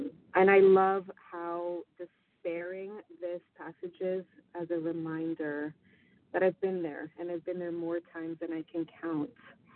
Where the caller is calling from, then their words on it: Queens, New York, United States; I'm calling from Queens, New York.